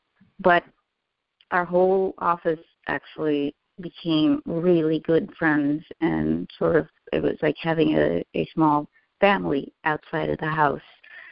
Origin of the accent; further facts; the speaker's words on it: Pakistan; moved away as an adult; also born or lived in Kuwait; now in United States; I was born in Pakistan. I lived there for about 5 years, and we moved to Kuwait for about 6 years. And then I went back and, you know, back to Pakistan and grew up there until I was 18. And then we moved to the United States.